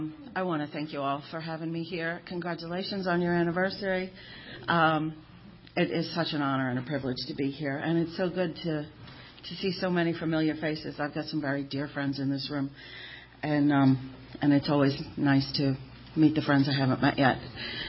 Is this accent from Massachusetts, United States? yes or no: yes; Massachusetts, United States; But I grew up in Boston, a little town, about 20 miles north of Boston.